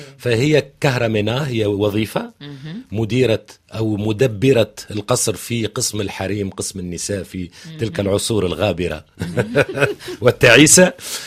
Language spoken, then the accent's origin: Arabic; Tunisia; وعندنا في تونس زادك شخصيات قديمة أمي تراكي وكذا